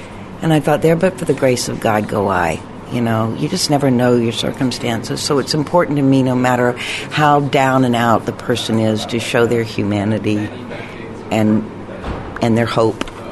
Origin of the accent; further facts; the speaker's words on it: Tennessee, United States; I remember doing a film festival in my hometown in Tennessee